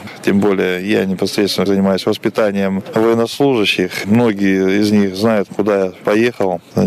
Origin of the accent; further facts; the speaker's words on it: Far East, Russia; я с Дальнего Востока.